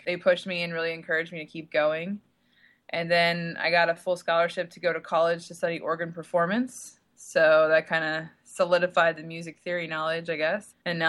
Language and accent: English; Virginia, United States; moved away as an adult; also born or lived in North Carolina; now in New York City, United States; Well, I was originally from Virginia, moved to North Carolina for a couple years after college, and so was a Southern girl for most of my life. The day after my 29th birthday, I moved to New York City